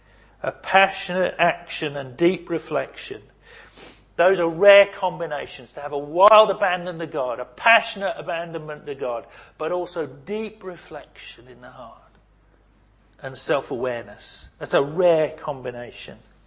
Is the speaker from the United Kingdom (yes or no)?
yes; United Kingdom; I'm British and we tend to be cautious and self-protective with our hearts.